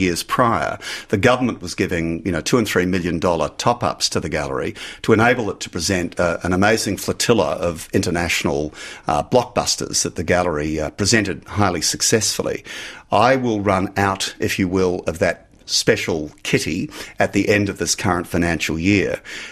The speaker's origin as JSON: {"language": "English", "region": "Auckland", "country": "New Zealand", "said": "But, hey, I come from Auckland. I'm used to that."}